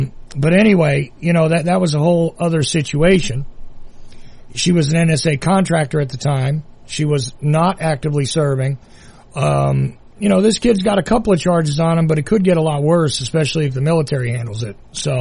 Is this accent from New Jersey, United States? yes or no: yes; New Jersey, United States; But then again, I'm from New Jersey, and there was a magazine called Weird New Jersey for a reason.